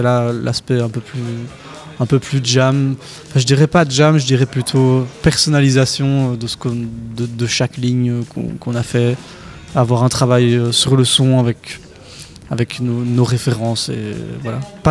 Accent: Belgium; J'ai l'impression, en tant que Belge, que cette scène-là commence un petit peu à se resserrer

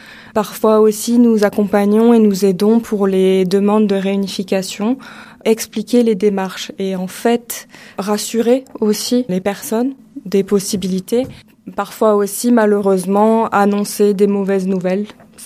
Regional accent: France; j'ai 33 ans, je suis française, je parle français.

